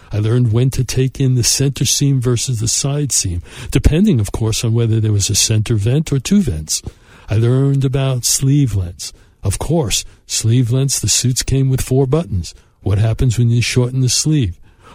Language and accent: English; Brooklyn, New York, United States; I grew up in Brooklyn, and there was a street in Brooklyn called King's Highway. It was the shopping area, kind of like Madison Avenue, but cheaper for local people.